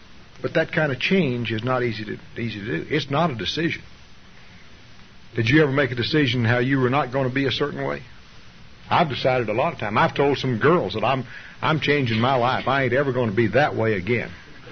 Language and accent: English; Bovina, Texas, United States; When I was a kid, I was raised out in West Texas on a farm out there near a little town called Bovina, Texas.